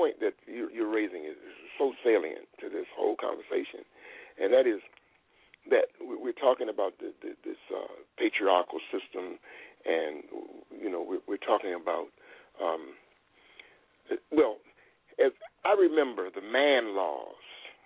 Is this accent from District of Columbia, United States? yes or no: yes; Washington, District of Columbia, United States; growing up in the nation's capital, born and raised in Washington, D.C.